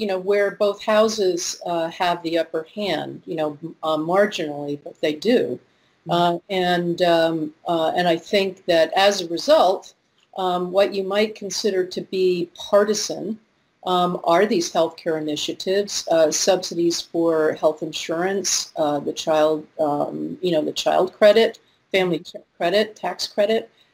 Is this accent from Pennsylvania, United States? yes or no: no; Connecticut, United States; from my home state, Representative DeLauro